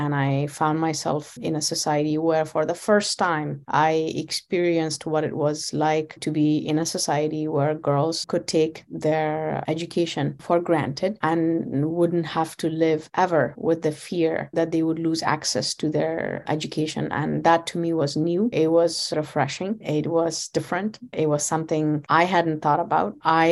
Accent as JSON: {"language": "English", "region": "Kabul", "country": "Afghanistan", "tie": "born or raised there", "said": "I was born and raised in Kabul, Afghanistan, grew up during the first Taliban regime."}